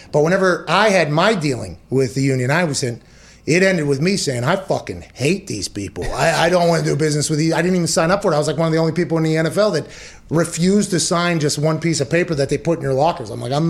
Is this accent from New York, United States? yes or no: no; Pittsburgh, Pennsylvania, United States; Okay, I come from Pittsburgh.